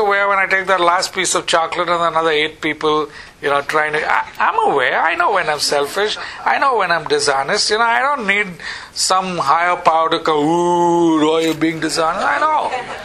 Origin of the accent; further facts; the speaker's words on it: India; just because I'm from India